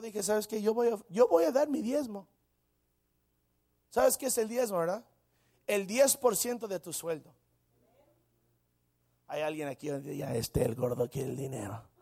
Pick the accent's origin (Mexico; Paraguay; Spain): Mexico; Yo soy mexicano, gloria a Dios. Yo sé cómo es mi gente